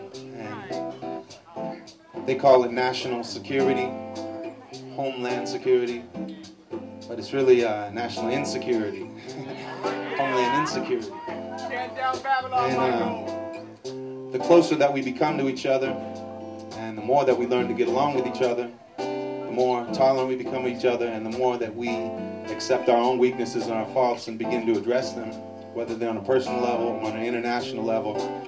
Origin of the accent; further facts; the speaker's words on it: United States; everything that I learned about Cuba growing up in America, I found out was very different.